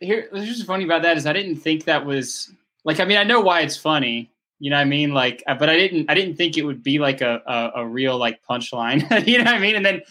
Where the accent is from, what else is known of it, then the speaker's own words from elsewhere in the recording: Atlanta, Georgia, United States; He's an actor in Atlanta. We're all from Atlanta